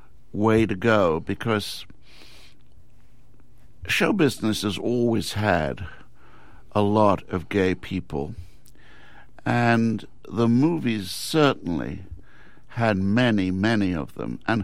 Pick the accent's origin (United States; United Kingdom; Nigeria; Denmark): United Kingdom; England; you and I are of about the same age, and we're from England